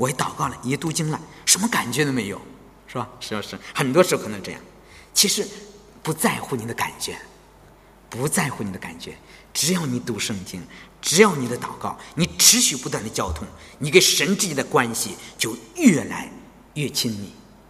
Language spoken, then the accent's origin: Chinese; China; 我们中国人可能不喜欢日本人。